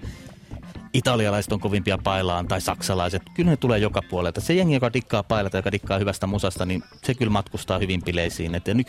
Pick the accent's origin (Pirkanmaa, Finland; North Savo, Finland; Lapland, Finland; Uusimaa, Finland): Lapland, Finland; Keminmaa; mä oon kotoisin Kemin maalta, en Kemi.